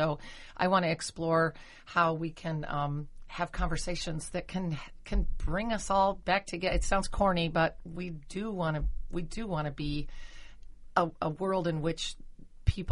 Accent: Michigan, United States; Yeah, I guess I come from Michigan, which is a state that has a lot of different political views.

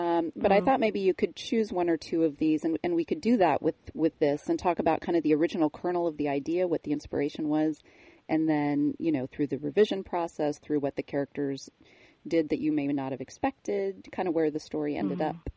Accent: Sun Valley, Idaho, United States; born there; And it's funny, I was born in Sun Valley.

